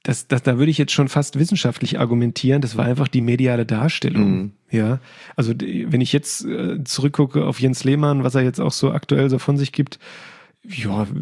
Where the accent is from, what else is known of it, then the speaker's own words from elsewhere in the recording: Hesse, Germany; Warum ich Sachen als Hesse überhaupt eine Verbindung aufgebaut habe zu Borussia Dortmund